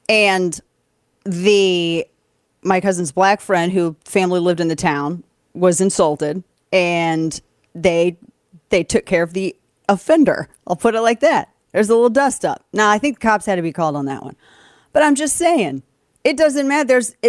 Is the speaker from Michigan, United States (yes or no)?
no; Missouri, United States; The only thing that we have in common is we're both from Missouri and both our families are from Southern Missouri.